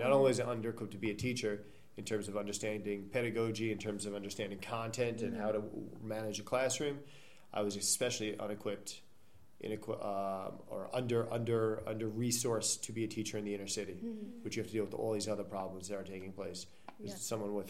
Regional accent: New York City, New York, United States; So where? I mean, I'm from New York City.

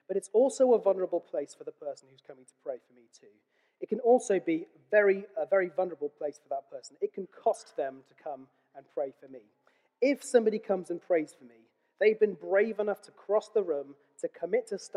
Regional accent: United Kingdom; But I'm also British, so I'm polite.

